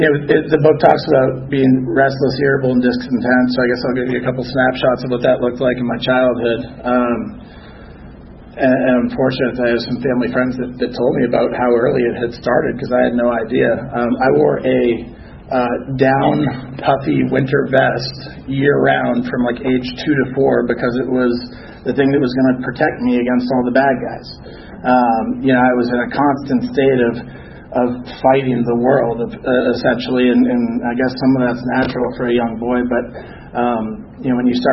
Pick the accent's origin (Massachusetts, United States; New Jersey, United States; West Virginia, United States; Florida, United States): Massachusetts, United States; Boston; I'm actually originally from Boston.